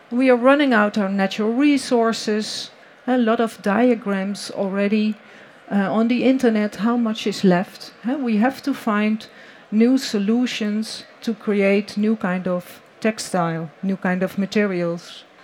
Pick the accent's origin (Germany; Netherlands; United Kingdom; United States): Netherlands; I'm representing Studio For Options. We are from the Netherlands.